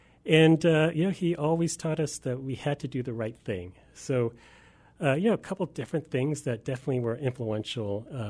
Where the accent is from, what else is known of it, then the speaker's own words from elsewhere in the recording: Bowie, Maryland, United States; also born or lived in Los Angeles; Yeah, I was actually born in Los Angeles, the city of angels. My dad was getting his PhD from UCLA. But shortly after that, he got a job at NASA in Maryland. So we moved across the country, and I grew up in a town called Bowie, Maryland.